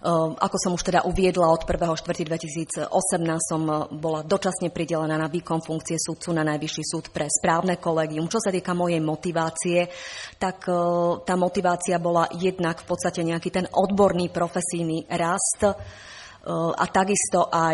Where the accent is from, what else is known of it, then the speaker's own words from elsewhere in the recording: Žilina, Žilina Region, Slovakia; nie som Bratislavčanka, som zo Žiliny.